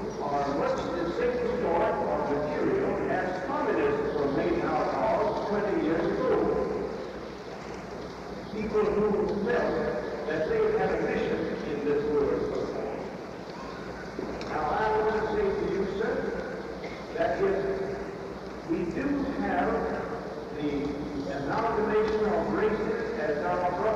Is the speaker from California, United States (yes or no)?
no; Albuquerque, New Mexico, United States; I'm from Albuquerque, New Mexico, a university town.